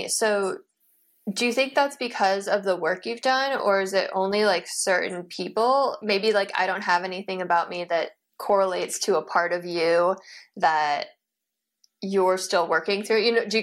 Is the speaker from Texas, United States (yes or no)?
no; Illinois, United States; I'm from Illinois too.